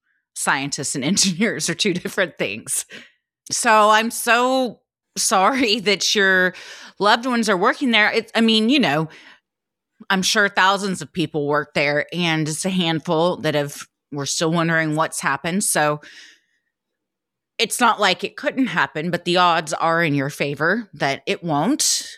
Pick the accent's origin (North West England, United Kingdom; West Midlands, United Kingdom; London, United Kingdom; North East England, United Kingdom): North East England, United Kingdom; South Shields; I'm from South Shields